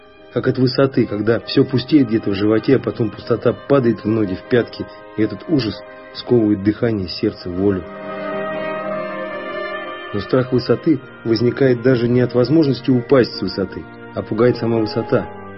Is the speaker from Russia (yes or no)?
yes; Siberia, Russia; Но я родился и вырос в Сибири, а увидел это великое озеро только совсем недавно.